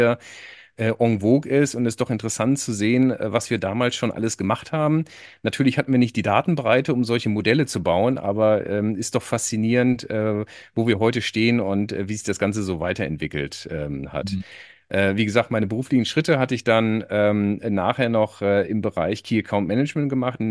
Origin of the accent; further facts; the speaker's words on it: Minden, North Rhine-Westphalia, Germany; moved away as an adult; now in Frankfurt, Germany; ich komme eigentlich aus Minden, Ostwestfalen, habe dort ja, die Schule besucht, war bei der Bundeswehr, habe dann studiert in Karlsruhe, Wirtschaftsingenieurwesen, und da meine heutige Frau auch kennengelernt, sind dann nach Frankfurt gezogen